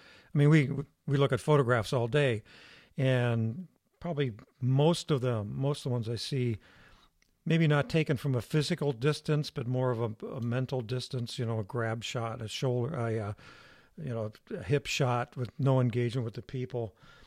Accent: East Liverpool, Ohio, United States; But, I was in my hometown. I grew up in a little town of East Liverpool, Ohio, right on the Ohio River.

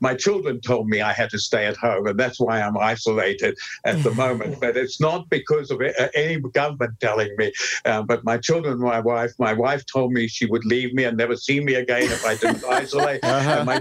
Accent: South Africa; now in United States; As you just asked me, I told you I come from South Africa, and I was brought up in a racist environment.

